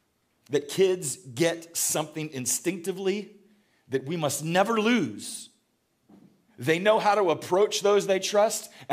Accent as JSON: {"language": "English", "town": "Houston", "region": "Texas", "country": "United States", "tie": "born or raised there", "said": "If you go to my hometown of Houston, Texas, and you go to the University of St. Thomas, you'll see this is the chapel."}